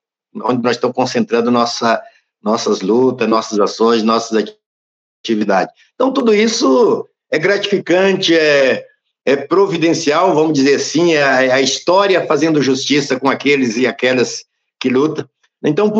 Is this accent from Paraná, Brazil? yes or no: yes; Paraná, Brazil; E nós aqui, como eu sou do Paraná, né?